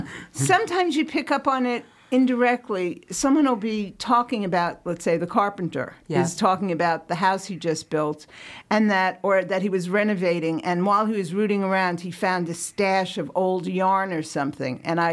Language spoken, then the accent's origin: English; Manhattan, New York, United States; born there; I was born in Manhattan.